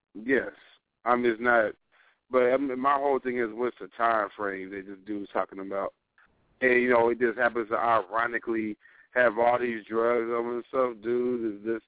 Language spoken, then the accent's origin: English; New Jersey, United States; that's across the pond from my hometown in New Jersey.